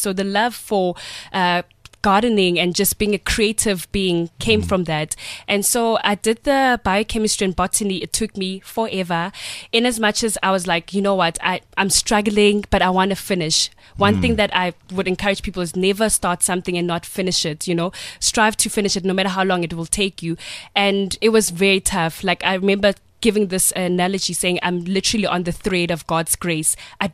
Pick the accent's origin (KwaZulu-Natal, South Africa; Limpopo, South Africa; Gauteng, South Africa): Gauteng, South Africa; Kagiso; So I grew up in Kagiso, the west rand of Johannesburg. And from that point, when I did my high school, matriculated in 2008.